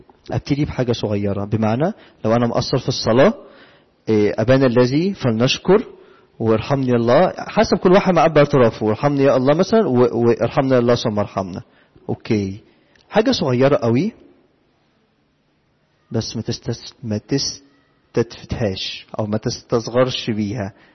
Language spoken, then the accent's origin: Arabic; Egypt; واحنا كشعب مصري يعني الالتزام ده اخر حاجة في حياتنا